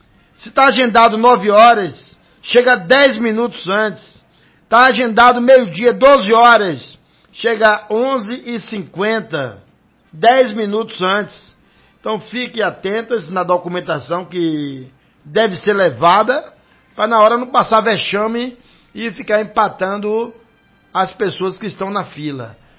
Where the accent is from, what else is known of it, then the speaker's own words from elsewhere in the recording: Itajuípe, Bahia, Brazil; Eu também sou de Itajuípe.